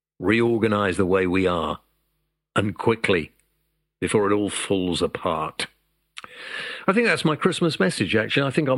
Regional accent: United Kingdom; The problem is, I suppose, we're British and we don't moan enough.

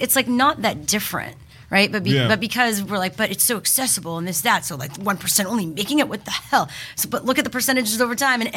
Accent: Montreal, Quebec, Canada; I grew up in Montreal, so we had Much Music instead of MTV.

